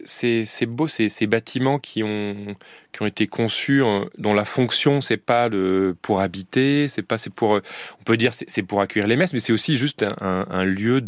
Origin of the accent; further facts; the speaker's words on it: France; Donc, nous, on est français.